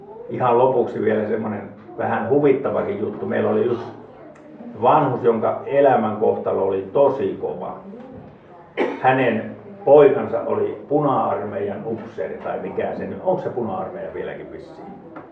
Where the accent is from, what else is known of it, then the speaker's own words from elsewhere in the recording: Imatra, South Karelia, Finland; mä oon itse Imatalta kotoisin.